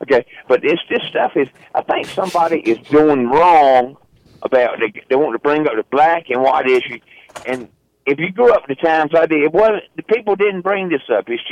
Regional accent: Roanoke Rapids, North Carolina, United States; Well, how about that? I'm from Roanoke Rapids. Been here all my life.

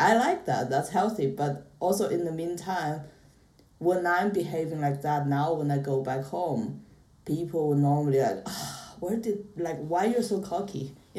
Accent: China; English is a second language; now in United Kingdom; I come from China, and I've been in UK for 8 years now

